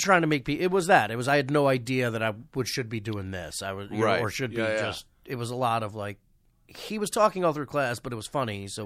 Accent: Eastchester, New York, United States; Westchester. I grew up in Eastchester.

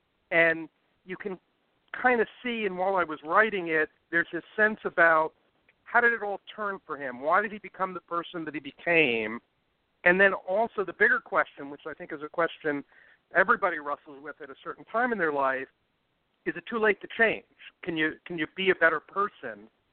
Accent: East Brunswick, New Jersey, United States; most of it is set in a fictionalized version of my hometown, East Brunswick, New Jersey, which I call East Carlisle in the book.

